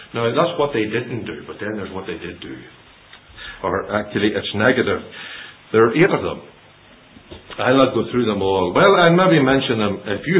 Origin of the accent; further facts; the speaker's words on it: Ireland; And being Irish people, it's not easy getting on with each other.